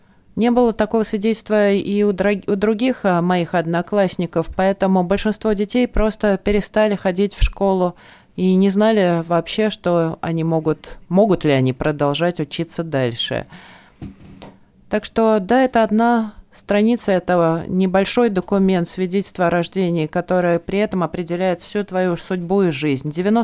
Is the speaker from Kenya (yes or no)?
yes; Kenya; я родилась и выросла в Кении